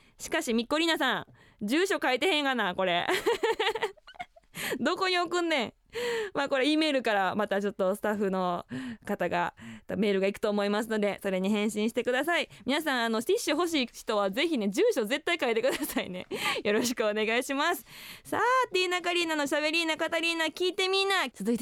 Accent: Osaka, Japan; now in Sendai, Japan; 私が大阪府出身、仙台在住のシンガーソングライター、

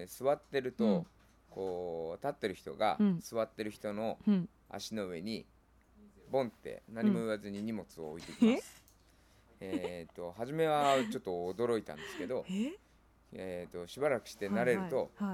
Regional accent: Tokyo, Japan; 東京出身です。僕がジャマイカに2年ぐらい住んでたんですけれども

